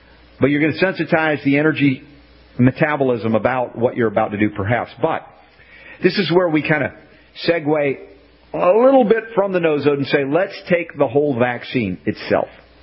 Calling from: Ireland; I'm emailing from Ireland and wondering if there is anyone in this area who may perform that treatment on girls that have been injured by the vaccine.

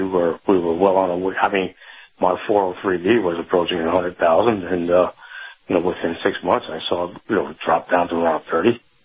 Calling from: Saratoga Springs, New York, United States; Yes, good morning, Kyle. … in Saratoga Springs.

